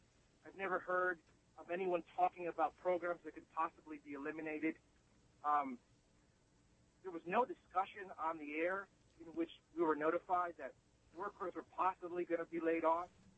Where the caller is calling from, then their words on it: Union City, New Jersey, United States; I'm calling from Union City, New Jersey, right across the Hudson River.